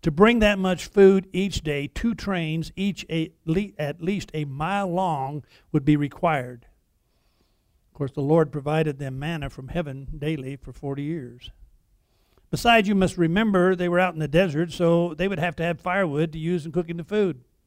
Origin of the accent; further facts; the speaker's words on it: Colorado, United States; I said, I'm from here in the San Luis Valley. And they say, you've never been anywhere else? And I said, if you're born in the right place, you don't have to move.